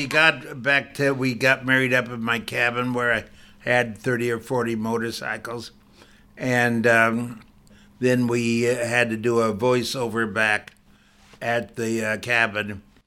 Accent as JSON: {"language": "English", "town": "Los Angeles", "region": "California", "country": "United States", "tie": "born there", "said": "Well, I was born in the Los Angeles area"}